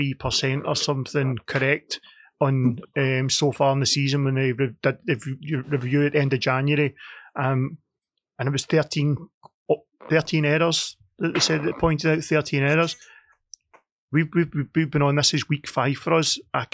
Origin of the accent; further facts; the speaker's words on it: Scotland, United Kingdom; I grew up in Ayrshire.